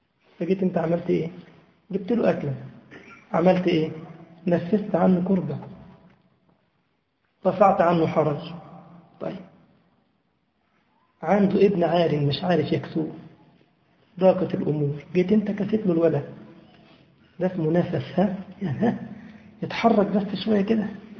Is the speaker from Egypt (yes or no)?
yes; Egypt; أنا مثلا من مصر اليورو بيعمل حوالي 8 أو 7 ونص أو 9 على حسب الحال